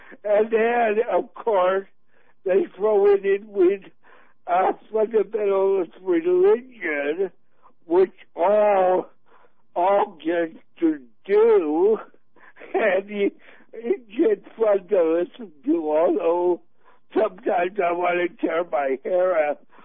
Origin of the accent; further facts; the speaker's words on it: Moscow, Idaho, United States; from Moscow, Idaho.